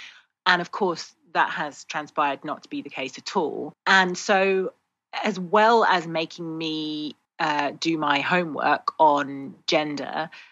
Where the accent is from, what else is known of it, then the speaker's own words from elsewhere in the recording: United Kingdom; And that was fascinating for me as a British person.